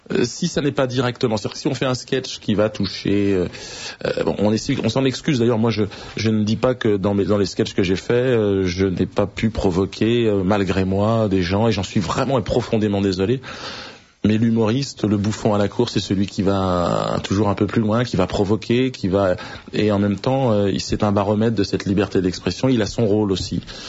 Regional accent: France; C'est dans ma double culture, je dirais que c'est cela. Même si j'ai grandi en France, c'est clair, et dans une tradition chrétienne, évidemment

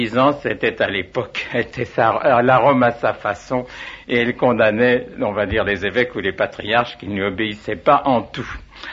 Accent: Neuilly-sur-Seine, Île-de-France, France; also born or lived in Burgundy; Pour les chrétiens d'Irak, dont je ne suis pas, moi je suis chrétien de Neuilly-sur-Seine au départ, et de la Bourgogne avant.

